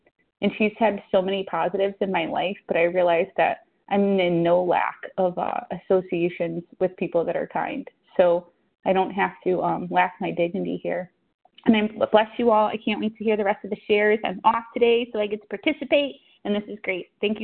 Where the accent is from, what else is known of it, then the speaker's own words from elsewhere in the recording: Connecticut, United States; Thank you so much for leading today. I'm from Connecticut.